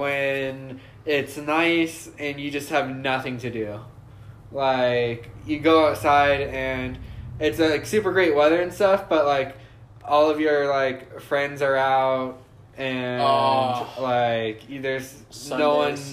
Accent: the South, United States; Since we're all from the South

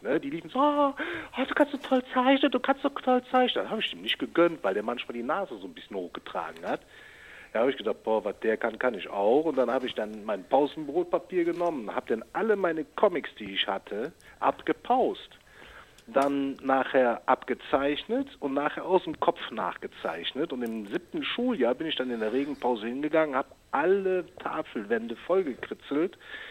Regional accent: Cologne, North Rhine-Westphalia, Germany; das ist der rheinische Dialekt. Ne? Ich bin ja eine echte Kölsche Jung

